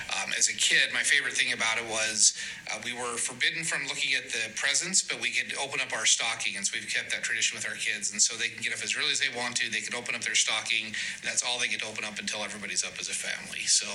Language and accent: English; Idaho, United States; now in Idaho Falls, United States; we had this massive snowstorm here in Idaho Falls. And I grew up in Teton Valley.